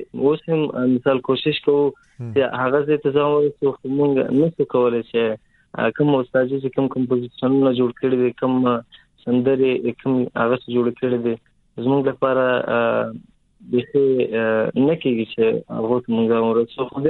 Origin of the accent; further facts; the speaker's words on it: Paktika, Afghanistan; now in Quetta, Pakistan; زمونږ مخته کورنۍ په افغانستان کې د کټواز په کتاب د کټواز کې، مثال مخکې یو ډېر سال یا څلور سال مخکې موږ دلته اجرت را کړی دی. اوس موږ سیستم کور هغه په کوټه.